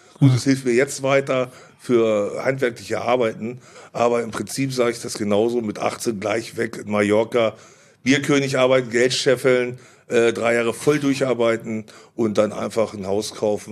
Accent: Hannover, Lower Saxony, Germany; Aus Hannover, genau. Ist nicht genau aus Hannover, ich komme aus Linden. Das ist immer noch ein Unterschied.

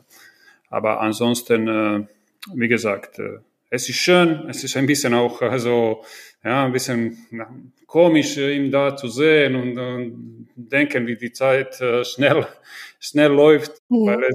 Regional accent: Rijeka, Primorje-Gorski Kotar County, Croatia; In meiner Heimatstadt Rijeka

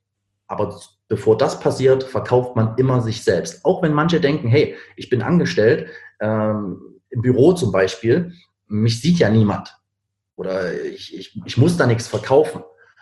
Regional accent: Berlin, Germany; Ich habe meinen Sitz in Berlin. Ich komme eigentlich aus Berlin. Jetzt gerade aktuell bin ich hier im schönen Wien

